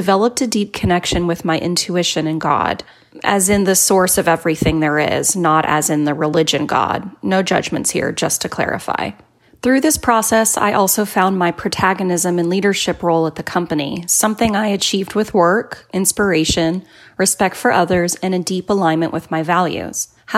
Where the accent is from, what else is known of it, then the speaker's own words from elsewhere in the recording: Brazil; I'm from Brazil